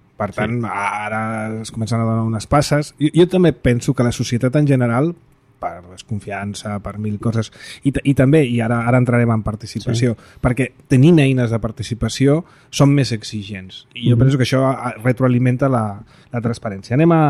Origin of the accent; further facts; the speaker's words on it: Barcelona, Catalonia, Spain; Jo que soc de Sant Andreu, que t'he teixit de barri fort